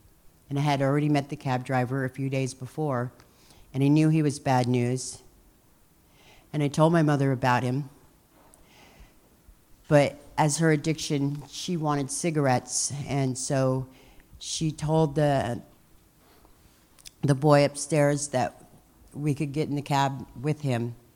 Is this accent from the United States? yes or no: yes; Van Nuys, California, United States; So the earliest that I can remember, I'm from Van Nuys, California.